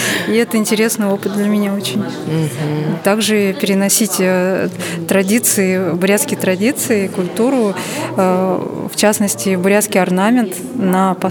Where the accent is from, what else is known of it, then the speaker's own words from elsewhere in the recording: Ulan-Ude, Buryatia, Russia; born there; я корни акинские, вот, наполовину иркутские. Вот. А так я сама родилась в Улан-Удэ.